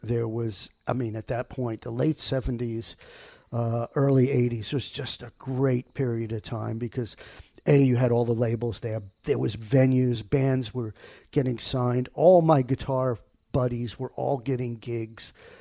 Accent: Rockaway, New York, United States; He was briefly in … I grew up in Rockaway, and there was a guitarist named John Morales who was the local guitar hero, and he was

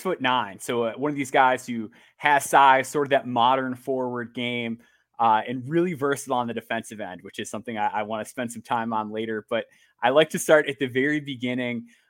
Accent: Netherlands; So growing up in the Netherlands, so I actually grew up in an area which has like a pretty big Dutch population

